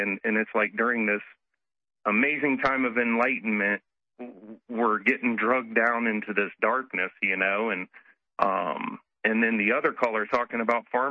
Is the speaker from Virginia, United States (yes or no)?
no; Ohio, United States; And I know right here in my home state of Ohio, Senate Bill 87 just recently passed the Senate